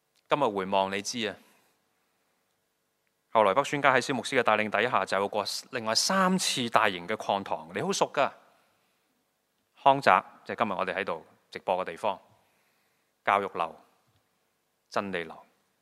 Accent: Hong Kong; 屋对我们香港人来讲很alarming的

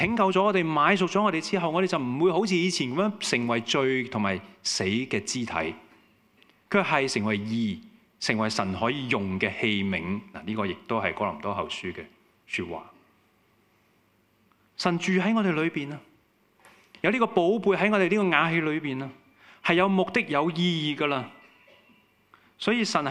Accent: Hong Kong; 我们香港人很喜欢吃，我们很多时候就追逐美食

